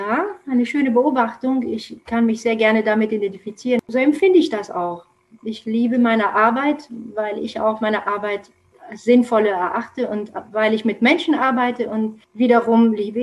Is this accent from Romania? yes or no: yes; Romania; German is a second language; moved away as an adult; now in Saarbrücken, Germany; Ich komme aus Rumänien und lebe seit 1997 in Saarbrücken, wo ich auch sehr glücklich bin und eine Familie gegründet habe. Ich bin 43 Jahre alt und habe doppelte Staatsbürgerschaft. Ich bin deutsch und rumänisch.